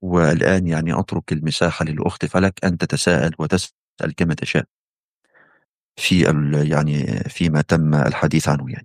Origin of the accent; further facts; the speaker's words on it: Egypt; فمصر مثلا، يعني عندنا في مصر نستخدم عددا من الكلمات